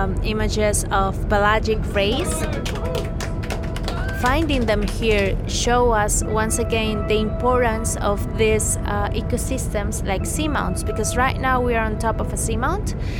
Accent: Galápagos, Ecuador; I am from the Galapagos Island. I have the honor to call this beautiful, incredible island my home.

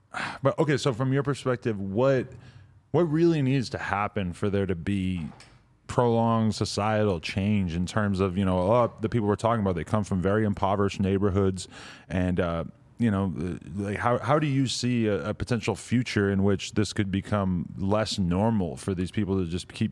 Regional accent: Nashua, New Hampshire, United States; I grew up in Nashville, New Hampshire, about 45 minutes outside of Boston.

